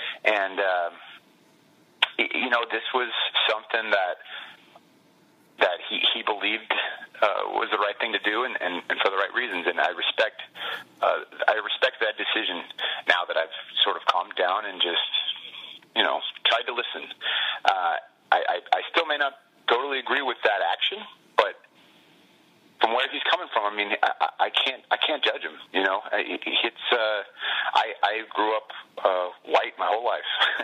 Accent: California, United States; since we're Niners fans, you know, we grew up in the Bay Area

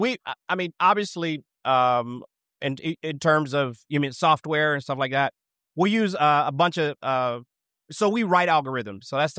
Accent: Missouri, United States; I can see, and I'm from Missouri, so it's catfish.

